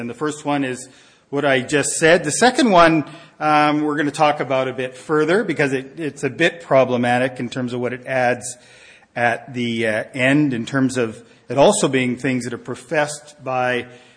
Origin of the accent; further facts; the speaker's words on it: Nanaimo, British Columbia, Canada; And I'm from Nanaimo, and it's like being from Nanaimo.